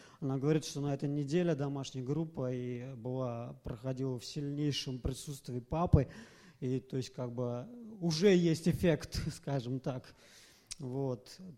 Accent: Finland; я из Финляндии.

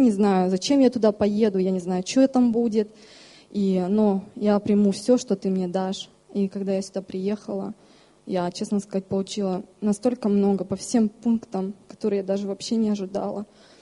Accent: Germany; я из Германии.

